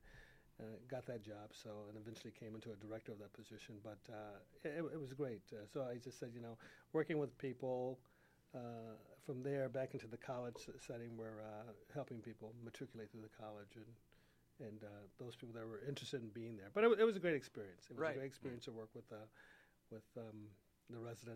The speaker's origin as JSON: {"language": "English", "region": "Illinois", "country": "United States", "tie": "born or raised there", "said": "Actually, I just grew up south here in Illinois. There, I'm a Chicago Bear fan."}